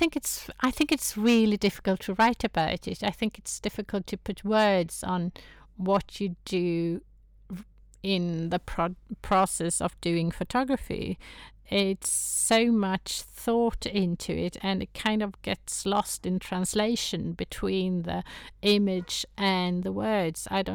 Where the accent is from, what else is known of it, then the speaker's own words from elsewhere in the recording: Sweden; first language Swedish; English is a second language; I joined, but English isn't my first language. I'm a Swede. I prefer writing in Swedish.